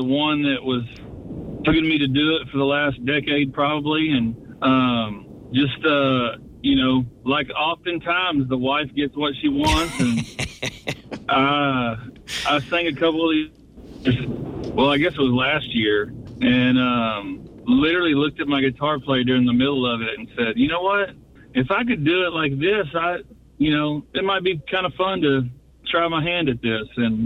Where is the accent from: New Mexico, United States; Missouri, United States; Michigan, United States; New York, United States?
Missouri, United States; And the reason why that's funny is I grew up in Southeast Missouri.